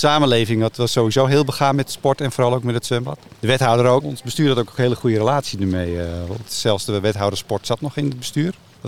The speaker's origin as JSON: {"language": "Dutch", "region": "North Holland", "country": "Netherlands", "said": "Nee, ik kom uit de Zaanstreek."}